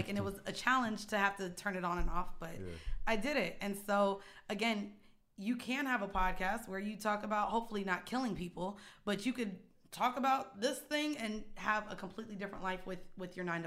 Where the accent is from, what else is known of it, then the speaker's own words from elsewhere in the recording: Florida, United States; I went to a city university. I went to Lehman. Didn't know about it. I'm from Florida.